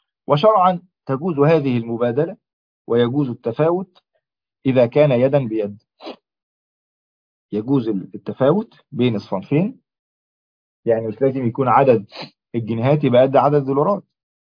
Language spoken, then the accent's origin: Arabic; Egypt; عندنا في مصر